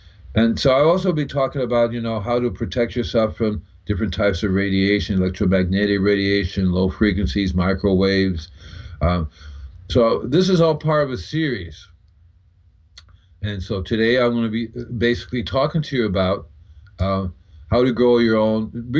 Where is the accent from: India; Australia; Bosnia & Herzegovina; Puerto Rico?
Puerto Rico; also born or lived in Cuba; I know I grew up in Puerto Rico and Cuba on a farm